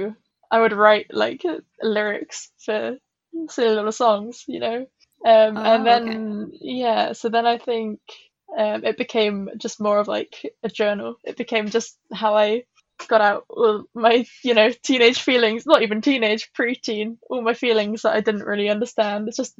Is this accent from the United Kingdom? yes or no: yes; England, United Kingdom; now in London, United Kingdom; Yes, I am from the middle of England, but I live in London now, where I study fashion.